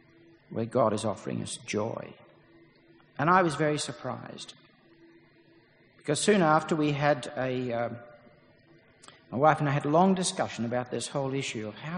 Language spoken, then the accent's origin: English; Australia; I believe in that, just not because I'm Australian